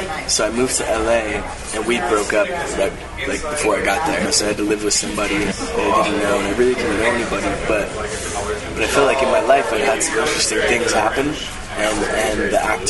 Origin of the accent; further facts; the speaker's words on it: California, United States; it takes place in East Texas, and I'm from Northern California.